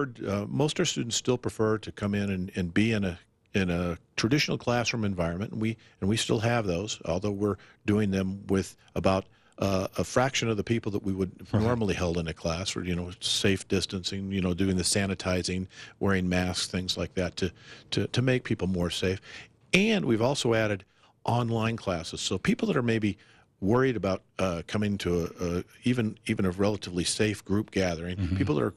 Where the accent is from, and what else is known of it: Arizona, United States; born or raised there; also born or lived in Chicago